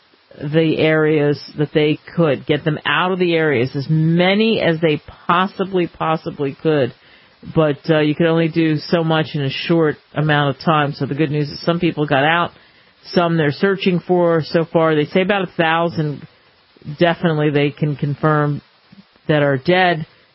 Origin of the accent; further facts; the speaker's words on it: New York, United States; You know, growing up in the East Coast in New York, there are lots of nooks and crannies of really sweet, nice Filipino people